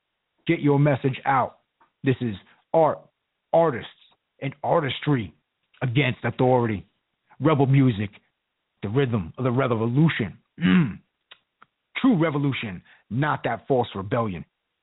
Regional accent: Long Island, New York, United States; I grew up listening to … I'm from Long Island. I grew up listening to that stuff.

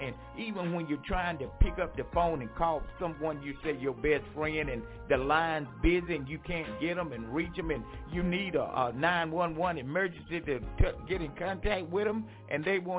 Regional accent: Franklin, North Carolina, United States; those of you in my hometown, Franklin, North Carolina. God bless you. And you know, I think about my hometown so much. I miss it, and I see it slowly growing

